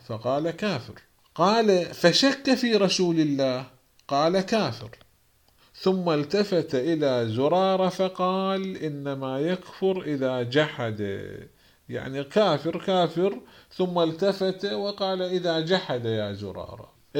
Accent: Iraq; أيضا عندنا في العراق الذي يعتبرون أنه من لهم شبهة في الكتاب هم

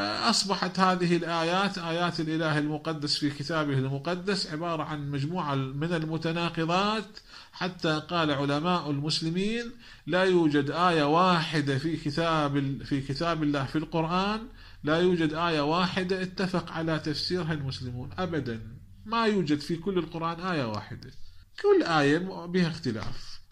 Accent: Iraq

